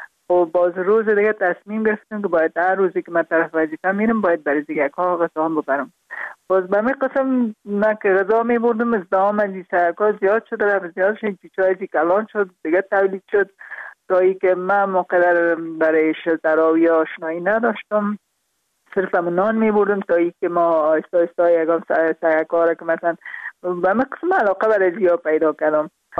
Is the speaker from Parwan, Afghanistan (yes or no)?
yes; Parwan, Afghanistan; also born or lived in Kabul; برای ما البته در خود شهر کابل به دنیا آمدیم، من از پروان هستم،